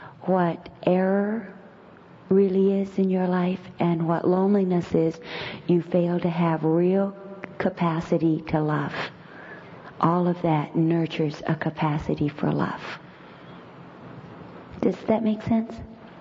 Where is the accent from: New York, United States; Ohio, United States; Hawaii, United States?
Hawaii, United States; As a little girl growing up in Hawaii, I felt so ugly, and I was a minority, and I experienced tremendous prejudice.